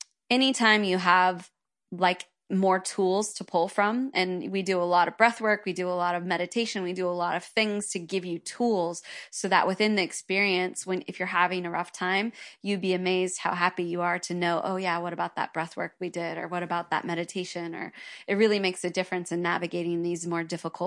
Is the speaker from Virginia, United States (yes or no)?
no; California, United States; a little hippie child like me growing up in the Redwoods